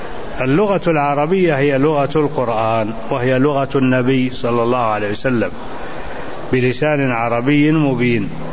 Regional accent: Egypt; وعندنا في مصر أي مسجد نلصق على باب التنويه

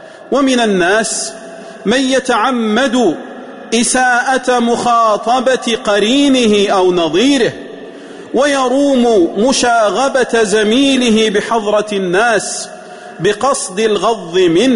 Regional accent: Saudi Arabia; واحفظ بلادنا المملكة العربية السعودية من كيد الكائدين

